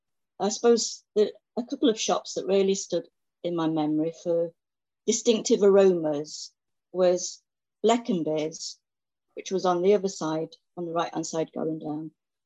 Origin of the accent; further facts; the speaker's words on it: Mansfield, East Midlands, United Kingdom; born there; moved away as an adult; I was born in Mansfield from 1953, and I left in 1979.